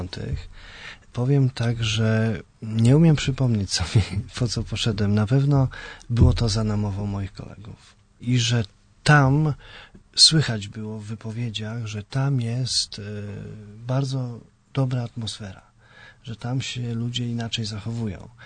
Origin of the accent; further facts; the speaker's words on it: Lublin Voivodeship, Poland; Ja pochodzę z Lubelskiego, województwa lubelskiego, z miasta kilkunastotysięcznego.